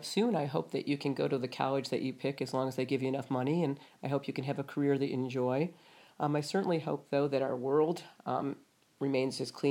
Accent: Southfield, Michigan, United States; also born or lived in Highland Park, Michigan / Detroit, Michigan; Well, I grew up in Southfield, Michigan, outside of Detroit, and for most of my childhood, I actually was born in Highland Park, Michigan, and grew up in and lived the first few years of my life in Detroit

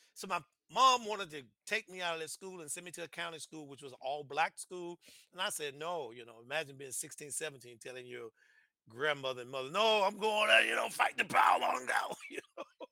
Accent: Mississippi, United States; growing up in Mississippi. And by the way, I just finished writing, I guess, chapter one of my autobiography. So about those experiences in Mississippi.

